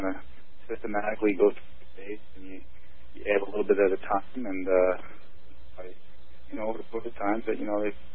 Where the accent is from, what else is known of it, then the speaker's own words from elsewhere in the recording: Long Island, New York, United States; being able to play for the Yankees and growing up in Long Island